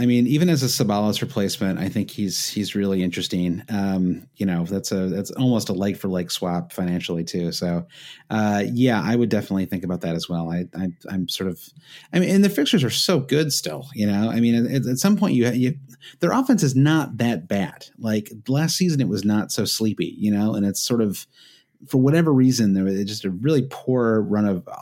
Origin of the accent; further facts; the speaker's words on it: Midwest, United States; This is an expression I grew up with in the Midwest.